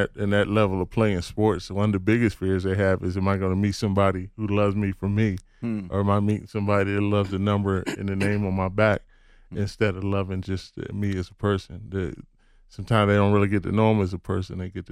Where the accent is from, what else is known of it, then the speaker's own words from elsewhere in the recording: Philadelphia, Pennsylvania, United States; now in Denver, United States; growing up in Philly, we had the four corners, North, East, South, and West.